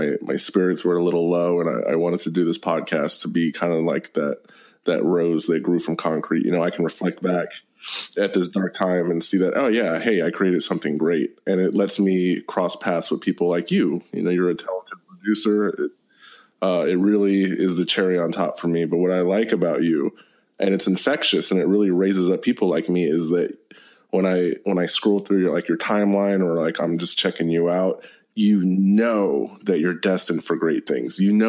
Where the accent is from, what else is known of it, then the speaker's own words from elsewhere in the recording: Killeen, Texas, United States; Yeah, we grew up in the Killeen Temple area in Texas.